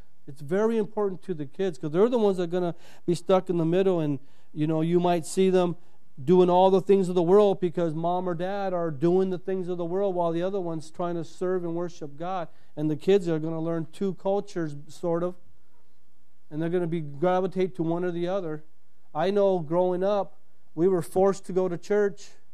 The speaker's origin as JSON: {"language": "English", "country": "United States", "tie": "born or raised there", "said": "I grew up in the States. I'm born here. I'm raised here. I'm an American, and I know English."}